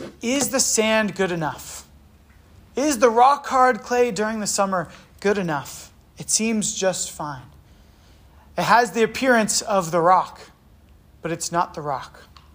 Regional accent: Virginia Beach, Virginia, United States; Like, I'm kind of from Virginia Beach and there's sand, right?

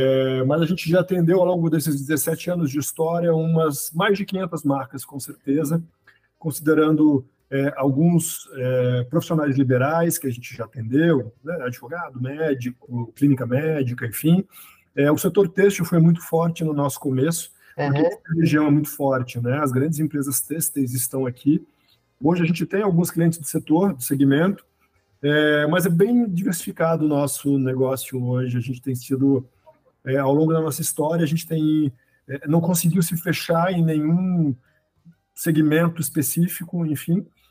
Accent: Itajaí, Santa Catarina, Brazil; Eu sou aqui de Itajaí, Santa Catarina, uma cidade do litoral, uma cidade portuária

